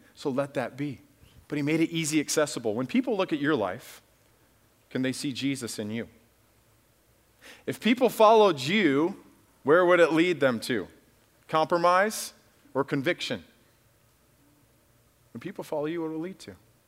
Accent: Alaska, United States; I grew up in Alaska.

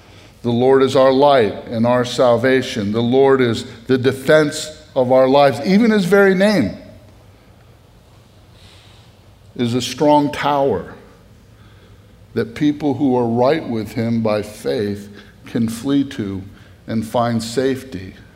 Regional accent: Northeast, United States; I grew up in the Northeast. We have these huge maple trees.

